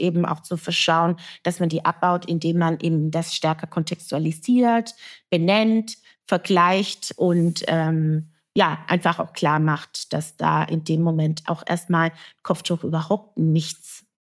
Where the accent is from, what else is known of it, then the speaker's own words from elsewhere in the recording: Baden-Württemberg, Germany; Also ich komme aus dem Schwäbischen, wie ich schon gesagt habe